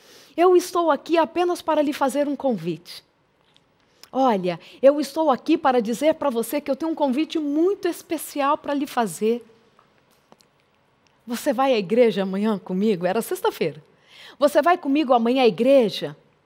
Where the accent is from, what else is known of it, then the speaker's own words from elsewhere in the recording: São Paulo, Brazil; Eu sou da Zona Leste de São Paulo, nasci no Belenzinho. Olha que privilégio.